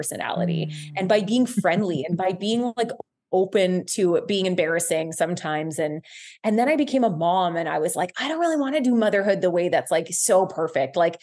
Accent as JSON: {"language": "English", "town": "Guelph", "region": "Ontario", "country": "Canada", "tie": "born or raised there", "said": "I am from Guelph, Ontario. I'm back in my hometown. I live 5 minutes away from my parents."}